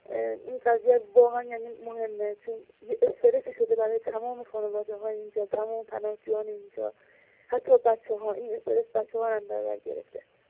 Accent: Iran; also born or lived in Iraq; ما یعنی ایرانی هم هستم ولی از عراق

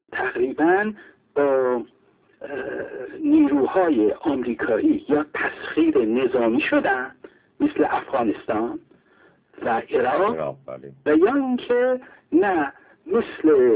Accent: Iran; منم فکر میکنم به عنوان یک ایرانی که علاقه دارم به جغرافیای سیاسی ایران نگاه میکنم،

